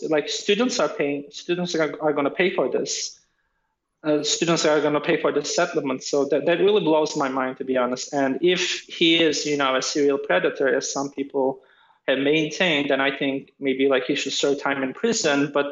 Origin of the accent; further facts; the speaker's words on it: Turkey; accent: hybrid; I grew up mostly in Turkey, although I attended schools where the language of education was English. So it's a hybrid accent that doesn't really exist anywhere else, I think.